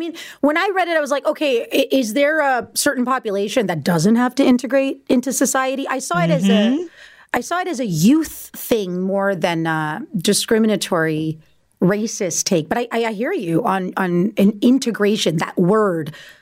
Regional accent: Rexdale, Ontario, Canada; I grew up in Rexdale. I was told to integrate my whole life, right?

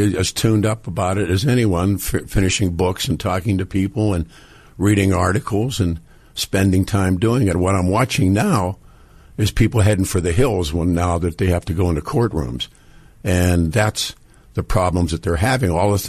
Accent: Missouri, United States; I'm from Missouri. You got to show me

